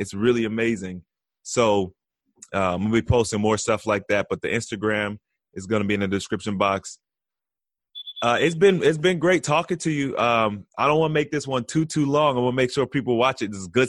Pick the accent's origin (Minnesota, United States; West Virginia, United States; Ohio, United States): Ohio, United States; Cincinnati; Well, shoot, man. You know, that's like I said, that's my hometown.